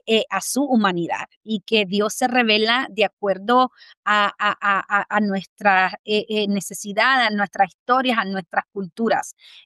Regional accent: El Salvador; Soy salvadoreña

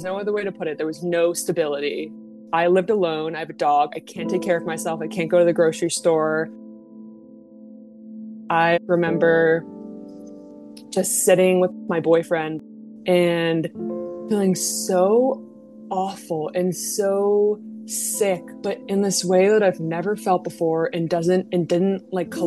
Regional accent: Massachusetts, United States; now in Brooklyn, United States; I'm 28 and I'm living in Brooklyn. I'm from Massachusetts.

